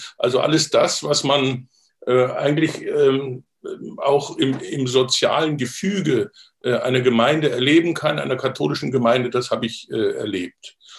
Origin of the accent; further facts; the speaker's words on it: Coburg, Bavaria, Germany; in meiner Heimatgemeinde in Coburg in Franken. Mein Großvater, also der Vater meines Vaters, war evangelischer Pfarrer, mein Urgroßvater auch. Und so ist in unserer Familie eigentlich eine lange protestantische Tradition.